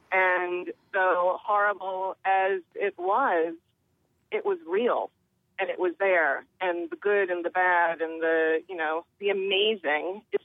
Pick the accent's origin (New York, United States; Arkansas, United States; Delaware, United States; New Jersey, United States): New York, United States; I grew up in New York. My high school prom was actually at Windows on the World.